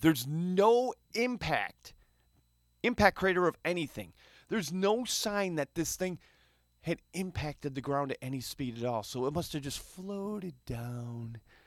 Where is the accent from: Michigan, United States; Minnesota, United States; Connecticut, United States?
Michigan, United States; Flint; We are from Flint, Bishop Airport, Detroit Metro.